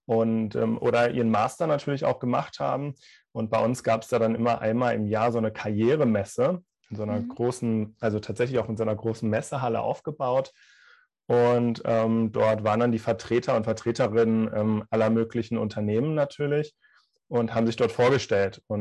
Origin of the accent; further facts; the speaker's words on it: West Germany, Germany; now in Berlin, Germany; Also ganz ursprünglich komme ich aus dem Westen von Deutschland und bin dann nach Berlin gekommen